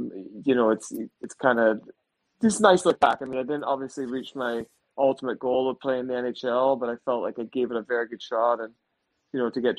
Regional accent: Scotland, United Kingdom; I'm a kid from Scotland or from the UK who's starting to outshine players over in Canada or America

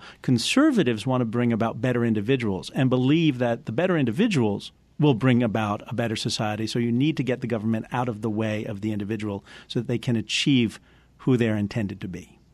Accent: Coral Gables, Florida, United States; also born or lived in Maine; I'm going to tell a story from my youth. I grew up in Coral Gables, Florida. And I was very young.

